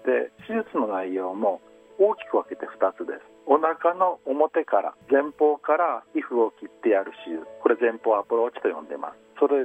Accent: Itsukaichi, Hiroshima, Japan; 僕出身は五日市です。

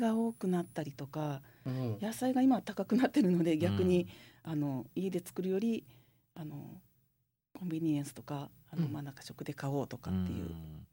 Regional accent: Hiroshima, Japan; 私生まれも育ちも生粋の広島なんで

